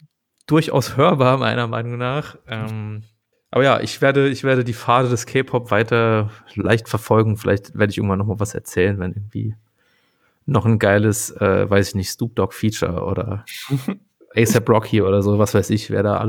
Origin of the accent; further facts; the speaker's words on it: Saarland, Germany; Ich komme ja original aus dem Saarland.